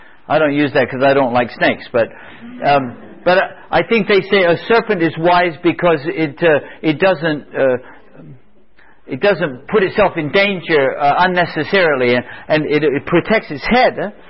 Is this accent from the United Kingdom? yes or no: yes; England, United Kingdom; Where I grew up, the island where I grew up in England, we would say, I feel as wise as an owl.